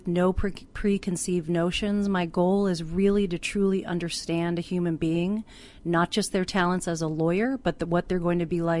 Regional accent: Boston, Massachusetts, United States; I'm from Boston. That was new to me.

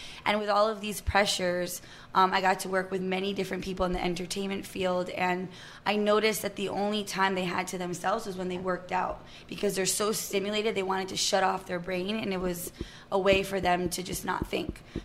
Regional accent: New York, United States; All right, I grew up in New York.

